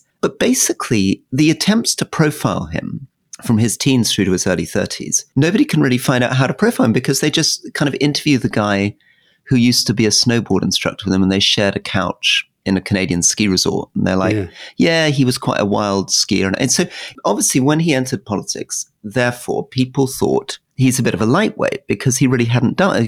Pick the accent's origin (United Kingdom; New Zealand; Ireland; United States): United Kingdom; that's how I think as a British person